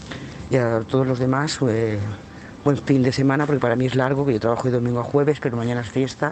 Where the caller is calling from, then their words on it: Lloret de Mar, Catalonia, Spain; de Lloret de Mar.